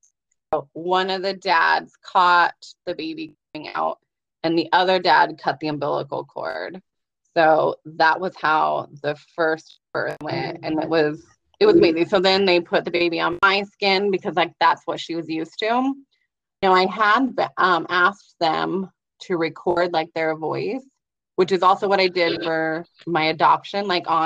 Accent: Seattle, Washington, United States; now in Boise, United States; and I'm from Seattle, but I now live in Boise.

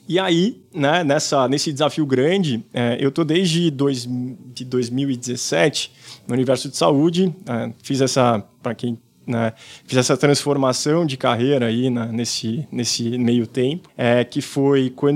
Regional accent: Santa Cruz do Rio Pardo, São Paulo, Brazil; Eu saí do interior de São Paulo, na verdade sou de Santa Cruz do Rio Pardo, na expectativa de morar na cidade mais sustentável do Brasil

